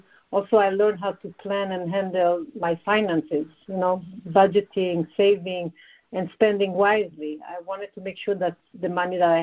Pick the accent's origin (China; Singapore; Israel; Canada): Israel; also born or lived in Belgium / Tokyo / Paris / Laos; now in United States; I was born in Belgium and I grew up in Israel. I also lived in Tokyo, in Paris, and in LA. And now I'm about 20 years in the USA.